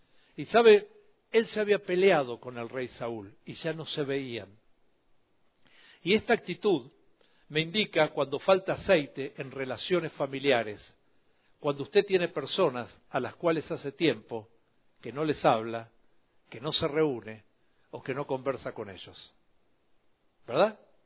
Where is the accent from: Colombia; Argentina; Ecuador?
Argentina; Buenos Aires; moved away; nosotros los argentinos, y el tango es una canción melancólica, y Buenos Aires, ¿verdad? Y yo me fui de Buenos Aires 15 años